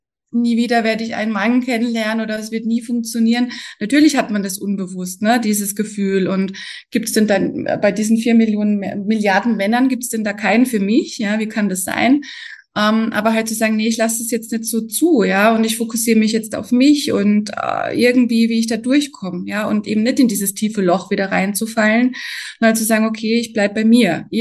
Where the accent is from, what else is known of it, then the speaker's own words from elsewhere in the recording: Germany; now in Austria; also ich bin zum Beispiel anfangs aus Deutschland nach Österreich gekommen und habe dann geglaubt, ach, hier wird alles anders, ja.